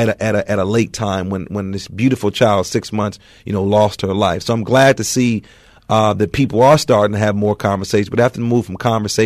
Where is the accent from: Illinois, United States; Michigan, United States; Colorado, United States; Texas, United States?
Illinois, United States; Chicago; And so I'm blown away, and I'm thinking about growing up in Chicago, and Pastor knows about this.